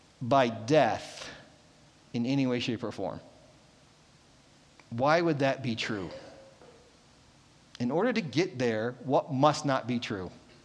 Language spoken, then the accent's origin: English; Ohio, United States; I praise God that I came from Ohio, right? We found dead skunks on the side of the road all the time. You don't have that up here.